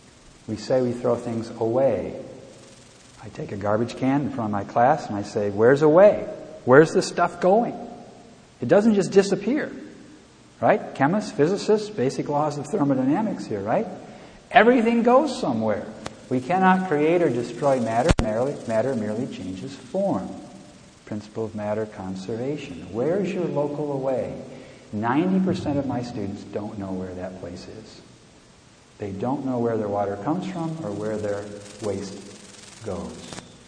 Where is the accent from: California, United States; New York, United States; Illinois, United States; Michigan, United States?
Michigan, United States; It comes from my home state, Michigan